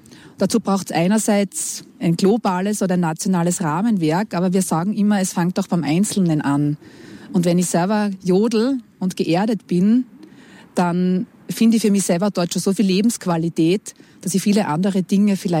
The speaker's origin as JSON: {"language": "German", "town": "Graz", "region": "Styria", "country": "Austria", "said": "Meine Vorfahren, also in dritter und vierter Generation, kommen aus dem Zillertal. Ich selbst bin eine Grazerin mit starken Wurzeln, auch im Norden von Graz, Semriach, Rechberger Gegend, wo auch gejodelt wird."}